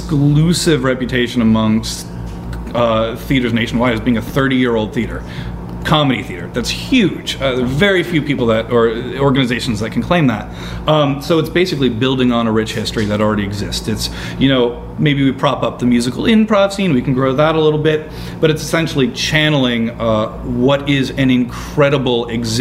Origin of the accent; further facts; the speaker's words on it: Boston, Massachusetts, United States; also born or lived in Chicago, United States; I love Boston. I grew up in Boston.